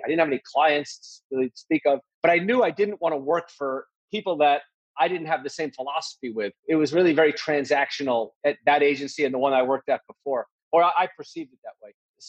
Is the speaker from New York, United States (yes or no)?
yes; Woodbury, New York, United States; So I grew up in North Woodbury on Long Island